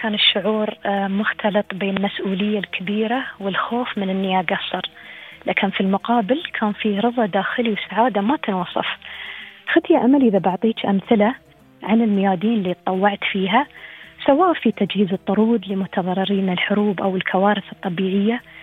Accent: United Arab Emirates; القيم اللي تربينا عليها في الإمارات

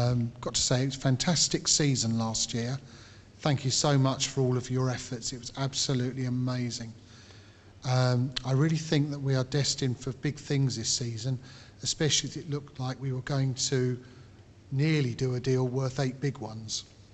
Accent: Burgess Hill, South East England, United Kingdom; Excuse the deep voice, but … from Burgess Hill.

